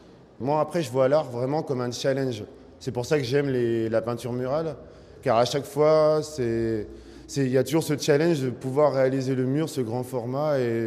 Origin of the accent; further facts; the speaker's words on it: France; Donc forcément, j'ai grandi en France. Donc après, du coup, j'ai eu plusieurs vies, dont une vie en France.